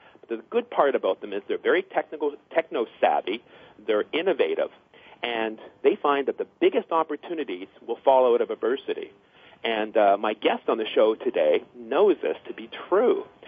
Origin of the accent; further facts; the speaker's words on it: Ottawa, Ontario, Canada; now in Brooklyn, United States; Your parents met in my hometown of Ottawa.